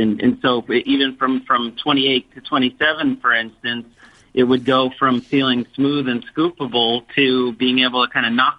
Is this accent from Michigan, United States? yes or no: no; New York, United States; No, no, I'm a Long Island boy, and my father was and still is athletic director and football coach.